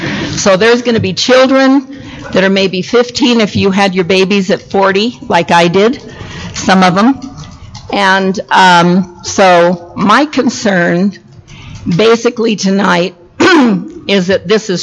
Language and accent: English; Idaho, United States; now in Cedar Hills, United States; We found another job in Utah. We came from Idaho.